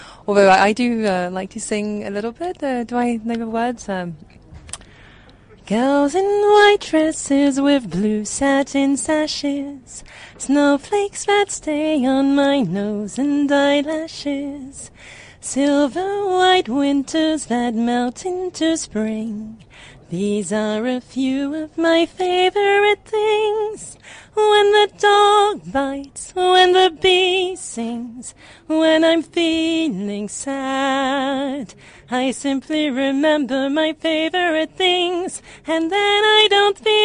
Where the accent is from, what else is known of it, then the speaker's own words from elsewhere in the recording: Uganda; born there; I was born in Uganda, and so it was one of the first songs I heard.